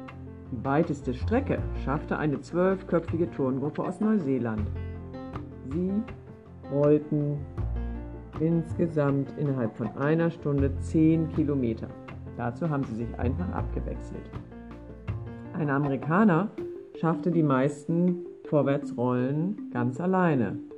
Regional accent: Bremen, Germany; Da, wo ich herkomme, in Bremen, da heißt er Kalabums.

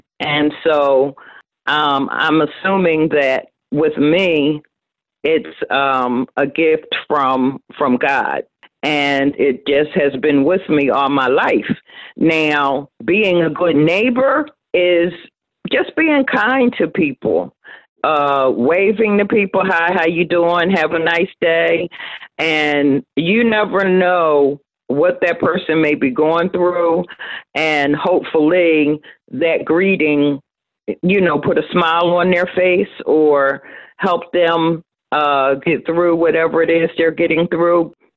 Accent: Philadelphia, Pennsylvania, United States; I was born and raised in Germantown. I was born actually in Chestnut Hill Hospital.

